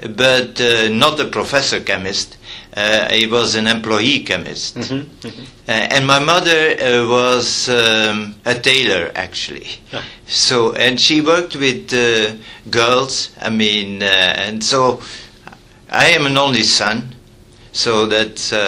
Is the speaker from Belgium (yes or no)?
yes; Belgium; Actually from Belgium.